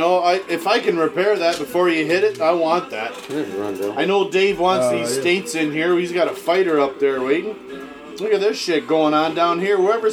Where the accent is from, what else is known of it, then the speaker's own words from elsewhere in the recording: Canada; Hey, they call us greenbacks. We're not even American. We're Canadian.